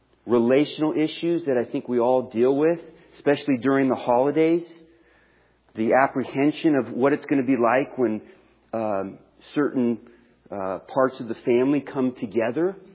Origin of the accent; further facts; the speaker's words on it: Oakland, California, United States; my hometown of Oakland, California, a warehouse fire.